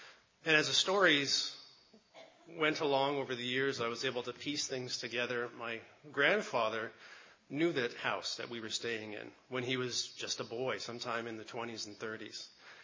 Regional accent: Canada; born there; While I was born in Canada

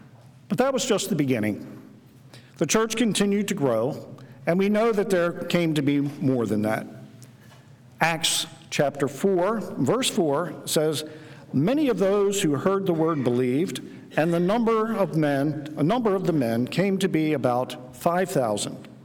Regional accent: Maryland, United States; Well, as Marty mentioned, I'm from Maryland, the East Coast. My wife and I live about an hour north of Washington, D.C.

